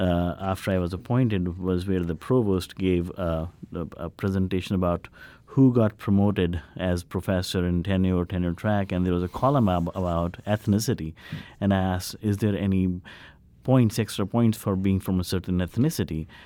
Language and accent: English; United States; And that's what I consider myself as an American.